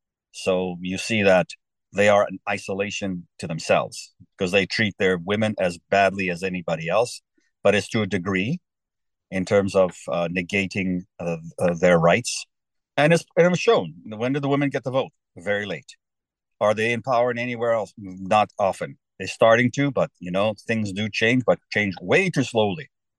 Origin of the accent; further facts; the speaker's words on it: South Africa; because I am from South Africa originally. I lived through a lot of that movement from when I was born, so the late 50s, 60s.